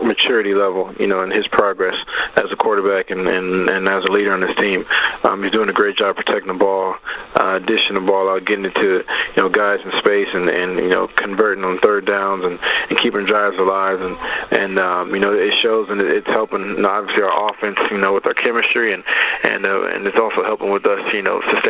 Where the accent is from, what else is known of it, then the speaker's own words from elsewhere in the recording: San Diego, California, United States; So Ricky Williams grew up in San Diego in my hometown, my area